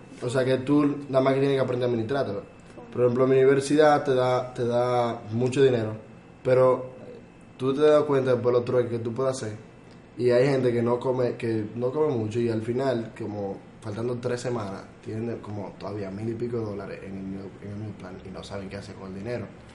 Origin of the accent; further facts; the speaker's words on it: Dominican Republic; yo soy dominicano, coño, vamos a meterme ya